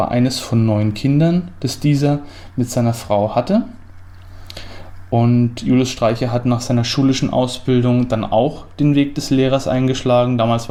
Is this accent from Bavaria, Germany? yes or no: yes; Bavaria, Germany; mir als Franke